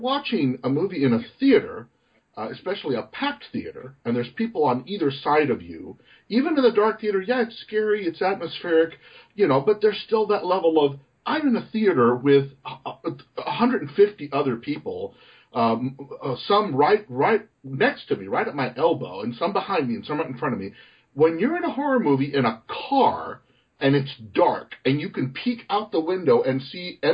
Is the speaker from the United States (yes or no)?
yes; Brownsville, Texas, United States; Yeah, I grew up in Brownsville, Texas, and our theater, there was two drive-in theaters when I was growing up.